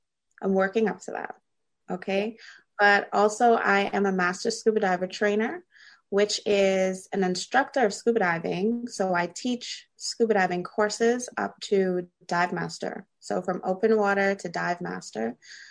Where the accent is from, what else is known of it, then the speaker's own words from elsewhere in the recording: Nassau, New Providence, Bahamas; I'm from Nassau, so I was born and raised in Nassau. Some of my family is from San Salvador and Crooked Island. And I just recently moved back to San Salvador and I've started building a home